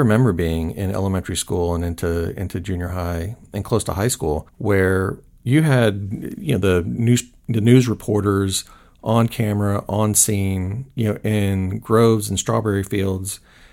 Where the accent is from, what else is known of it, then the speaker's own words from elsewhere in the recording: Seffner, Florida, United States; I grew up in Sefner, and so in the middle of orange trees and strawberry fields.